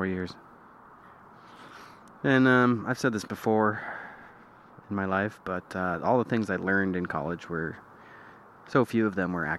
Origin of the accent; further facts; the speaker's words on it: Plymouth, Massachusetts, United States; born there; also born or lived in Colorado / New York; now in California, United States; I was born in Plymouth, Massachusetts. And then I lived in Colorado. And then back in Massachusetts. And then in New York State for college. Then back to Massachusetts, and now here in California.